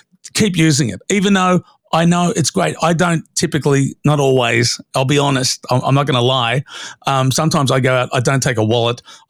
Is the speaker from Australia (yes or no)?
yes; Australia; As an Australian, I was embarrassed.